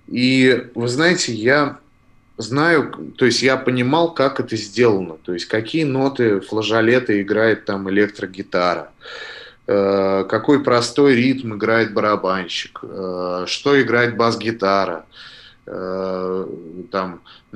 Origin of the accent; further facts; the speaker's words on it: Nizhny Novgorod, Nizhny Novgorod Oblast, Russia; Да, я из Нижнего Новгорода.